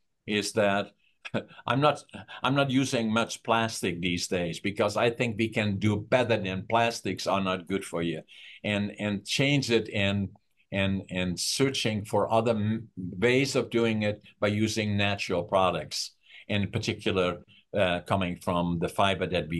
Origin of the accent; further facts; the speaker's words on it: Netherlands; because it's part of how I grew up in Holland.